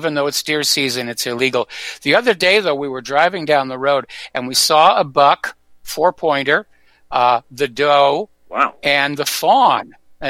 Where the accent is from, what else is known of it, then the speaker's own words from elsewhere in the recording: New England, United States; also born or lived in Washington State; Now, I grew up in New England, and I spent a lot of time in Washington State